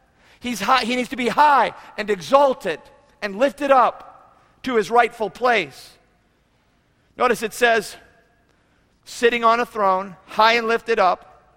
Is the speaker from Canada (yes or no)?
yes; Canada; Well, being Canadian, this is very riveted into my mind.